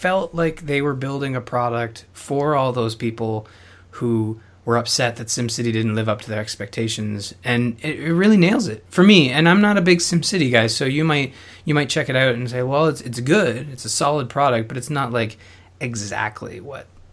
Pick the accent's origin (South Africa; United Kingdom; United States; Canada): Canada; being Canadian and living in a snow.